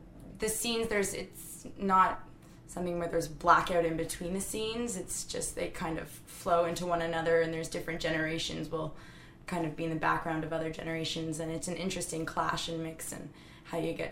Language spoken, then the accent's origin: English; Ottawa, Ontario, Canada; I'm from Ottawa.